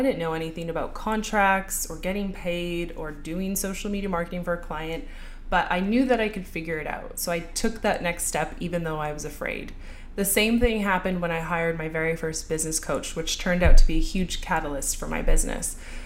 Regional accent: Vancouver, British Columbia, Canada; I grew up in Vancouver.

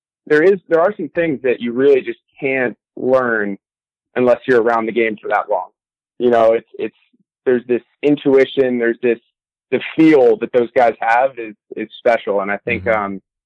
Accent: New Jersey, United States; I grew up in New Jersey, so I wasn't surrounded by a ton of, you know, super talented players.

